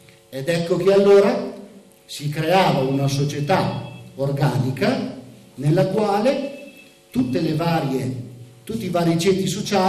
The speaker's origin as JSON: {"language": "Italian", "town": "Verona", "region": "Veneto", "country": "Italy", "said": "nelle terre della Serenissima, da cui io provengo, da Verona"}